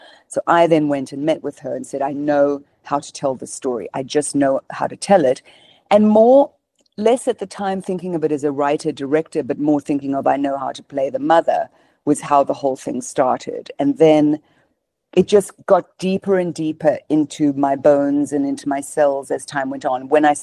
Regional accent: South Africa; reminding me, she was in Zimbabwe, I was in South Africa, but it reminded me so much of many aspects of my childhood.

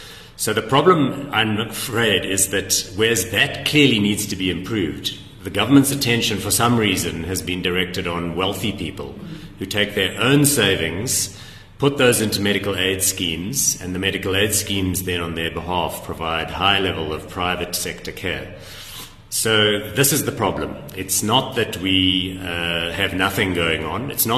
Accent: South Africa; The problem is we can't sit here as South African citizens and allow this thing to perpetuate

